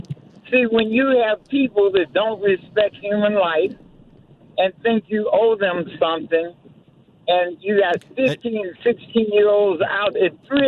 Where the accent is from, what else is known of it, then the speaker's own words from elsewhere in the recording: St. Louis, Missouri, United States; I grew up in St. Louis.